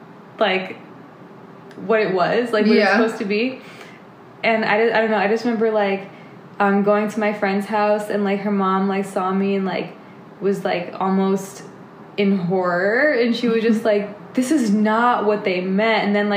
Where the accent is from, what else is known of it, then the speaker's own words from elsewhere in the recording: United States; born there; I can't believe that, like, I was born in America.